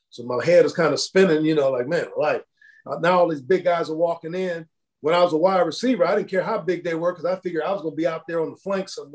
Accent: Youngstown, Ohio, United States; for me, I definitely growing up in Youngstown, I had a hunger and a desire to want to be a good man, a good person

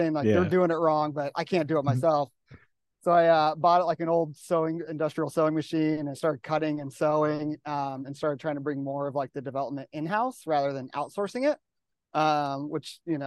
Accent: Colorado, United States; Growing up in Colorado, I was always camping, skiing, hiking

